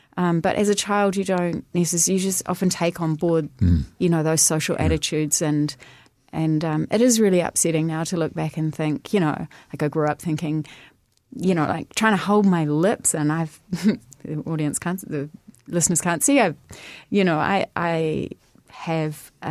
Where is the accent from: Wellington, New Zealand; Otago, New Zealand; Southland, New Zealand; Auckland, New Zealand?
Auckland, New Zealand; I've got two older brothers. We grew up in South Auckland